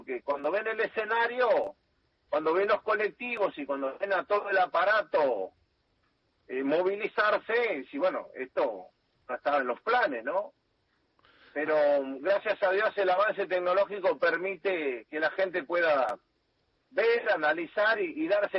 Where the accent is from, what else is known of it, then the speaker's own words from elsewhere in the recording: General Alvear, Buenos Aires Province, Argentina; born there; also born or lived in Saladillo / Azul / Rosario / Sáenz Peña; Bueno, yo nací en General Alvear, después también hice mi secundaria en Saladillo, una parte de la universidad hice en Azul, también pasé varios meses en la ciudad de Rosario, luego me instalé en Sáenz Peña, Chaco, Salta Capital, Joaquín B. González, al sur de Salta.